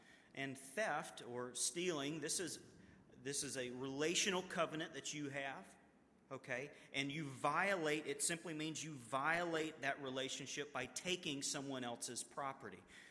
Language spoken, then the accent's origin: English; Alabama, United States; like I grew up in Alabama, and for fun, when we were dating